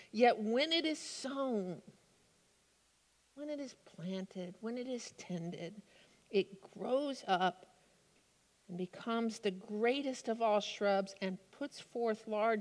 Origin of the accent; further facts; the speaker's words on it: Texas, United States; And I'm from Texas, and I don't know heck about mustard seeds and shrubs.